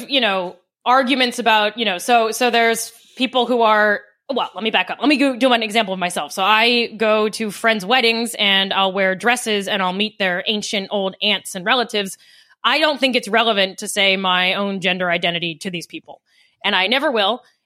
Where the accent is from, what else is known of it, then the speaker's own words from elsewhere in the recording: Maryland, United States; I will say my Marylander identity has gotten stronger as I've gotten old